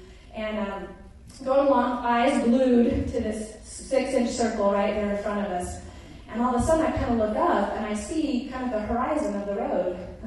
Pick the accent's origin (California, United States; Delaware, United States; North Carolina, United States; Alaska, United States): Alaska, United States; Anchorage; now in Kodiak, United States; I grew up with her in Anchorage.